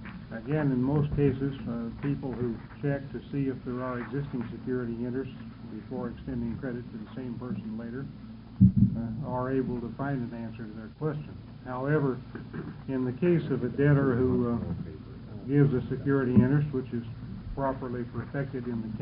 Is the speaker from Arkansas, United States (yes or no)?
no; Eugene, Oregon, United States; I'm a lawyer from Eugene